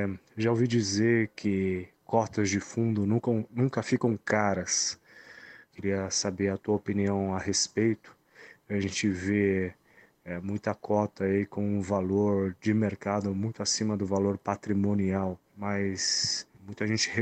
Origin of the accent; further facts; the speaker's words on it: São Paulo, Brazil; eu sou de São Paulo.